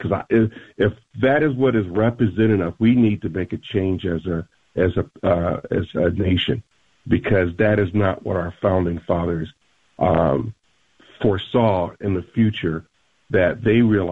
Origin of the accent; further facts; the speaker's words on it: Connecticut, United States; I'm from Connecticut.